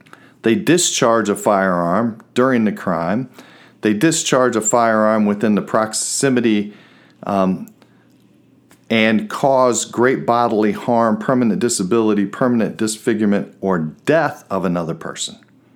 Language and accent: English; Peoria, Illinois, United States; And in Peoria, she lived on the East Bluff. I grew up on the East Bluff.